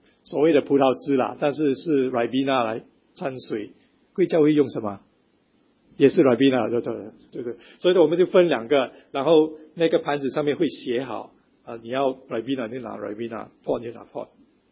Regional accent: Singapore; 我当然从小就在非常传统的教会长大，新加坡长老会是一个有120多年历史的一个传统教会

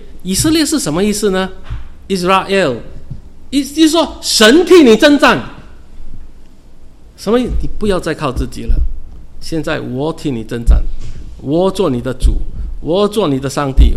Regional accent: China; 名字我们中国人也是这样

